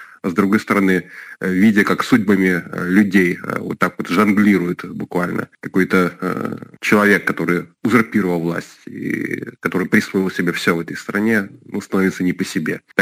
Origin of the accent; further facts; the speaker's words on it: Belarus; как и многие белорусы беспокоился.